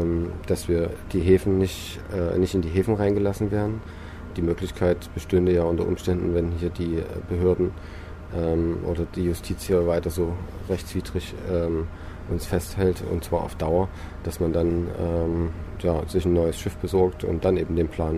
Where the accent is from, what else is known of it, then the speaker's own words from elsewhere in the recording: East Germany, Germany; Also komme aus der DDR, sozusagen gebürtiger DDR-Bürger, und ich habe gesehen, wie so ein System zusammenbricht